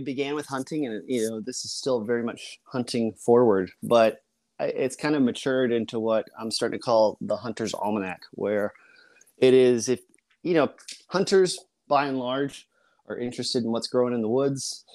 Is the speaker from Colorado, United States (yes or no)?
yes; Colorado, United States; Yeah, I grew up in Colorado in an idyllic location